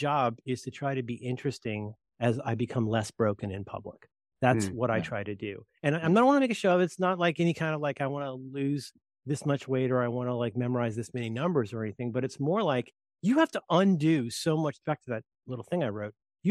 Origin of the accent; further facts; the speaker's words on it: New Port Richey, Florida, United States; Guys, I grew up in Newport Richey, and the books available at our public library were like How to Make Vests Out of Pop Tops from Coke Cans and 700 copies of Leon Uris's Exodus.